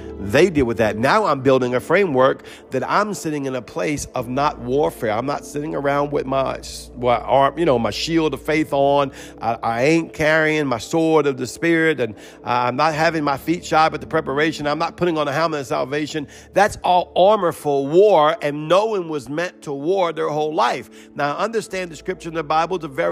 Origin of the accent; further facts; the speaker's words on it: New Orleans, Louisiana, United States; I was on Bourbon Street. I'm from New Orleans.